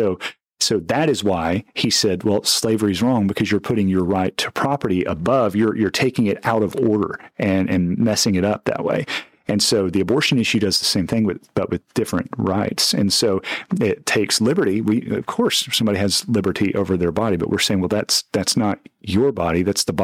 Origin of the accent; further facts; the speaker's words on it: Mississippi, United States; born there; when I told you I was born in Mississippi